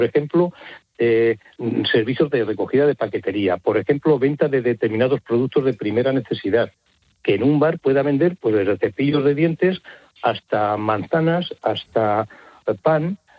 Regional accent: Castile and León, Spain; yo soy de un pueblo de Soria pequeñito, viven unos 500 habitantes, pero luego se llena en fines de semana y verano.

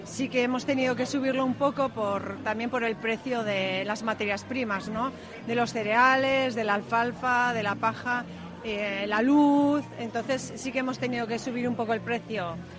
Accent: Eulate, Navarre, Spain; venimos de Eulate, Navarra, es un pueblo pequeño en el Valle de las Amezcuas, a las faldas de la Sierra de Urbasa.

